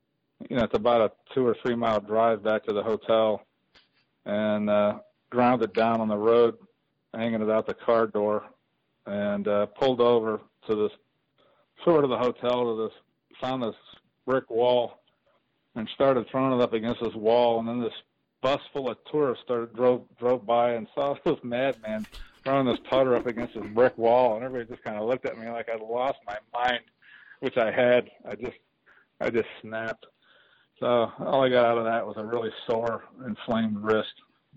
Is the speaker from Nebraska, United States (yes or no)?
yes; Nebraska, United States; I'm from Nebraska originally, but that's not the reason.